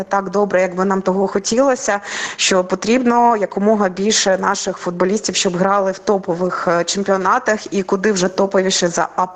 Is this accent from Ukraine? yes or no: yes; Kyiv, Ukraine; так як я киянка